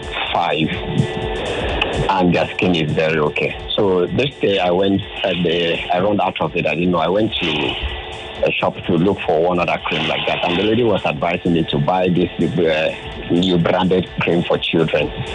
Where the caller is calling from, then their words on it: Ikorodu, Lagos, Nigeria; I'm calling from Ikorodu.